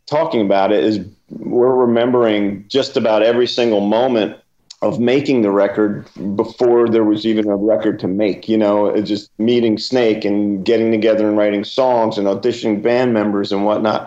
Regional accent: New Jersey, United States; I'm a kid from Jersey. I'm used to just dead bodies washing up on shore.

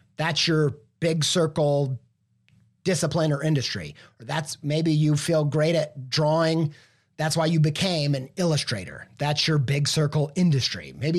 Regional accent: Indiana, United States; accent: Midwestern; No, I grew up not in the southern half of France, but southern Indiana.

